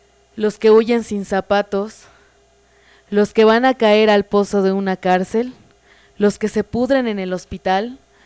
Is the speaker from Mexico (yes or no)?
yes; Comitán, Chiapas, Mexico; Ella es de la Ciudad de México, pero vivió mucho tiempo en Comitán, y yo soy de Comitán.